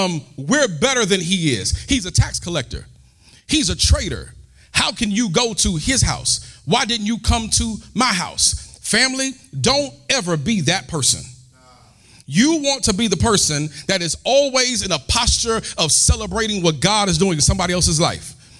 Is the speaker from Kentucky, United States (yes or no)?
no; Houston, Texas, United States; because I'm from Houston, and you'll hear some people say Houston, but it's Houston.